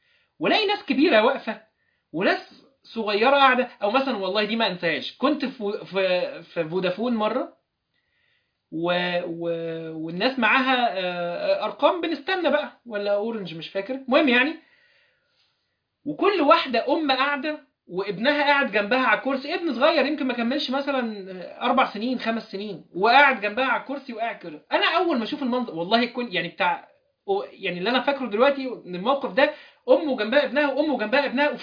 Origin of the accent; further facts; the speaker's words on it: Alexandria, Alexandria Governorate, Egypt; واحنا صغيرين كنا بنركب، عندنا حاجه في اسكندريه اسمها الترام